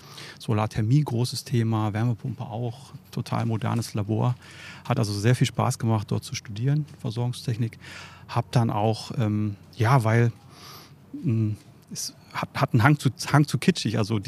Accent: Saxony-Anhalt, Germany; also born or lived in Brandenburg; Bin aufgewachsen in Brandenburg und groß geworden in Sachsen-Anhalt.

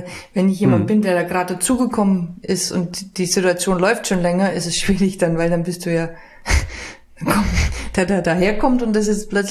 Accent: Bavaria, Germany; Also ich komme aus Bayern und also für mich gehört ein Feierabendgetränk auch manchmal einfach dazu.

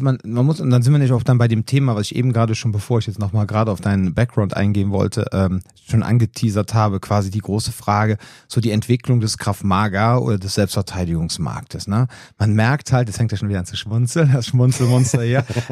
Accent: Cologne, North Rhine-Westphalia, Germany; bei uns in Köln, sagt man Stadtteil, Stadtviertel, sagen wir so Veedel.

